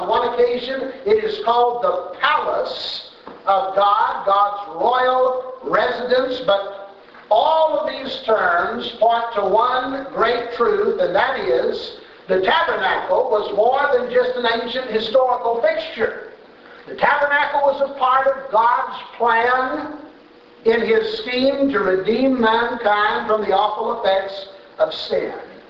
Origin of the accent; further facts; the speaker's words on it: Tulsa, Oklahoma, United States; I remember hearing preachers talk about this when I was a little boy growing up in Tulsa, and they would come through town and hold us meetings